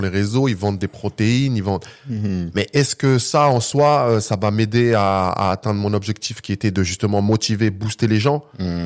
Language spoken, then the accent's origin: French; Île-de-France, France; j'ai 43 ans, issu de la banlieue ouest de Paris. J'ai grandi dans les Yvelines, petite cité HLM